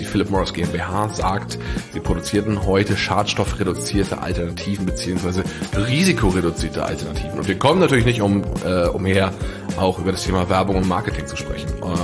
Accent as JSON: {"language": "German", "region": "Bavaria", "country": "Germany", "tie": "born or raised there", "said": "uns auf ein Bierchen am Ammersee treffen, meiner alten Heimat."}